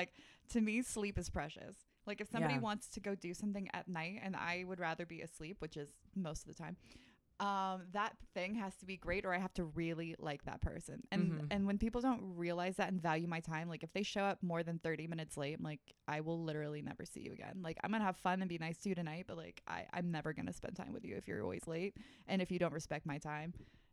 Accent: Florida, United States; also born or lived in Dallas, Texas; I'm from Texas. Born in Dallas, grew up in Florida.

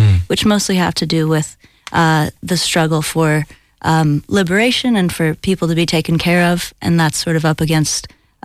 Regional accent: United States; over the last decade or so, being an American, I think I've... become suddenly very interested in politics.

